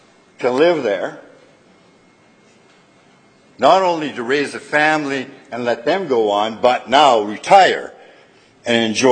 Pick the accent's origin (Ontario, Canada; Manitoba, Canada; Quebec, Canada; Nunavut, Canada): Manitoba, Canada; Winnipeg; born there; I was born in Winnipeg in 1941. I've been living on Lorette since year 2000.